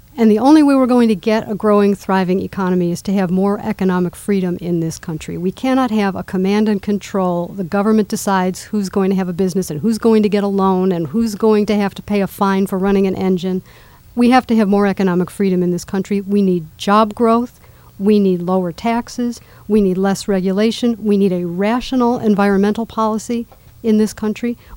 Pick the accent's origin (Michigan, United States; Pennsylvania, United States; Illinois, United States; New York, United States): Illinois, United States; Chicago; I'm originally from Chicago.